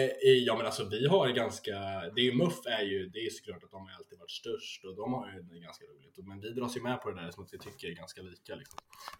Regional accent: Örebro, Örebro County, Sweden; Jag är väl en 19 år gammal kille. Född och uppvuxen i Örebro.

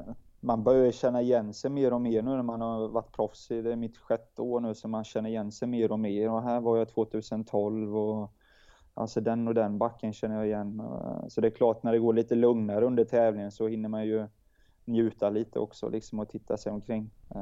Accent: Jönköping, Jönköping County, Sweden; Nej, jag är ju från Sveriges Jerusalem

